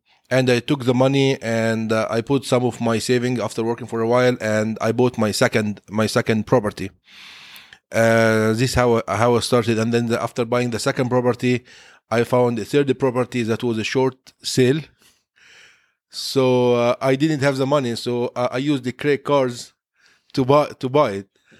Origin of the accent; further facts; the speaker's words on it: Egypt; moved away as an adult; now in United States; So I grew up in Egypt.